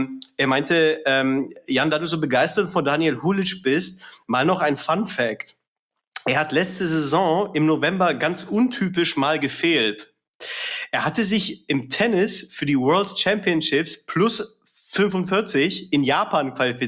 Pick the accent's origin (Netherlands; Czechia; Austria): Czechia; Also ich kann mich jetzt als Tscheche nicht über zu viele Tschechen beklagen.